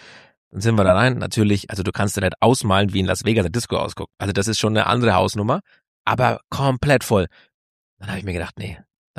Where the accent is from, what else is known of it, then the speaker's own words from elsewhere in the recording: Germany; weil wir sind ja aus Deutschland.